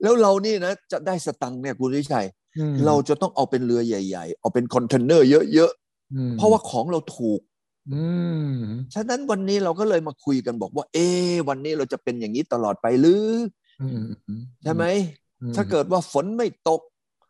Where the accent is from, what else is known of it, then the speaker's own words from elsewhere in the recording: Hsinchu, Taiwan; ผมเนี่ยไปโตที่ซินจูนะ